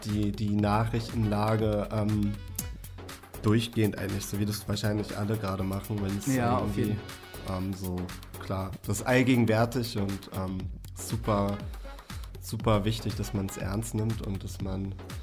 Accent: Kiel, Schleswig-Holstein, Germany; weil wir kommen ja aus Kiel

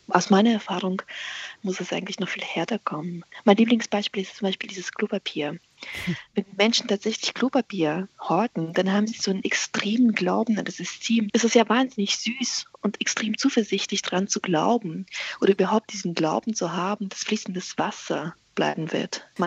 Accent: Azerbaijan; Ich bin im Kaukasus aufgewachsen, in Aserbaidschan, während des Zusammenbruchs der UdSSR

